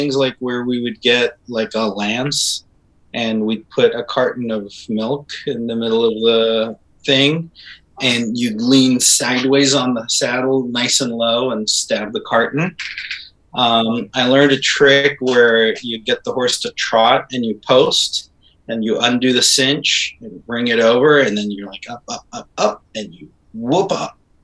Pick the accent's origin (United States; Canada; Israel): Israel; I grew up in Israel where we have Jerusalem, which is also an incredible city.